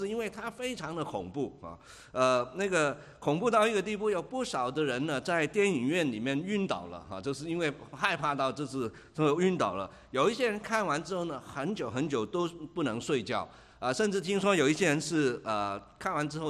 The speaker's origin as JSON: {"language": "Chinese", "country": "Hong Kong", "tie": "born or raised there", "said": "我是在香港长大"}